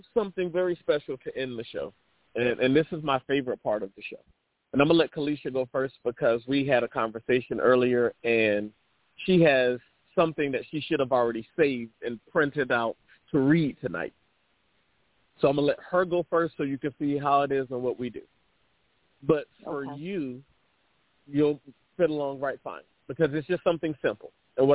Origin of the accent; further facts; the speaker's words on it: North Carolina, United States; I'm from North Carolina. I'm a country boy. My grandma had a garden in the backyard.